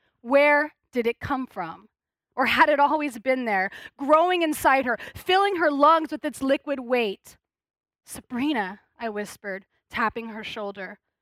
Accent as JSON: {"language": "English", "town": "Denver", "region": "Colorado", "country": "United States", "said": "So I'm from Denver, and but I'm actually like I'm so deeply part of Colorado. So my ancestors migrated north from southern Colorado, which at one point had been Mexico before 1848, and they came up to Denver in the 1930s."}